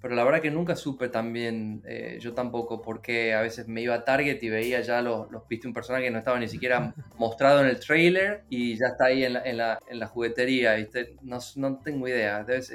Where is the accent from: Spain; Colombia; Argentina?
Argentina; Tucumán; Tucumán, sí, yo soy tucumano originalmente